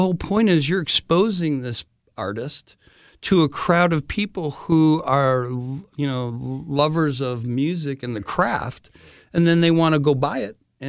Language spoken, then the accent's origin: English; Detroit, Michigan, United States; in the first podcast, we talked about me growing up in Detroit